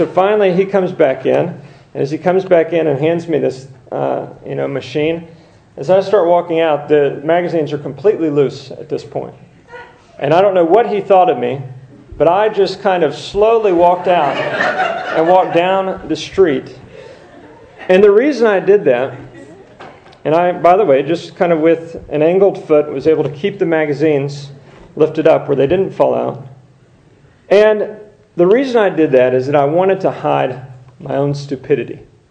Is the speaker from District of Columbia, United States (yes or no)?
no; Texas, United States; I didn't have boots, even though I grew up in Texas.